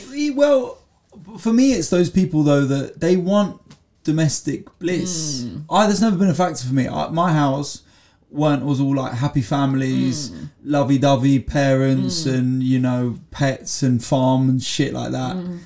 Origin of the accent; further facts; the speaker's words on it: London, United Kingdom; I'm from Northwest London. And so when I came back to London after uni, this is where I'm sort of from.